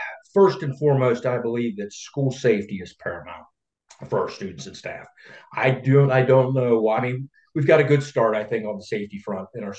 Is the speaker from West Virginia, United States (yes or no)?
yes; West Virginia, United States; I'm born and raised in Taylor County. I've lived in Grafton, Flemington, and now we're back in Prunnytown.